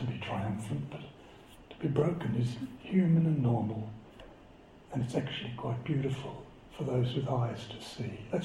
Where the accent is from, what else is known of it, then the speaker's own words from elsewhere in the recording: Australia; I'm an Australian Catholic, but that's what it's trying to say.